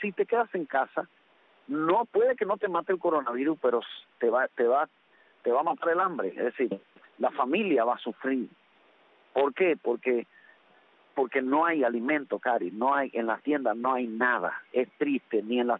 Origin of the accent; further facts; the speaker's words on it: Cuba; como ciudadano cubano